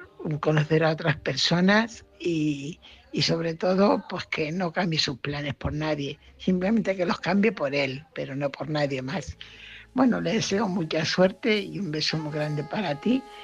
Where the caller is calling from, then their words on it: Fuenlabrada, Community of Madrid, Spain; corresponsal de Fuenlabrada.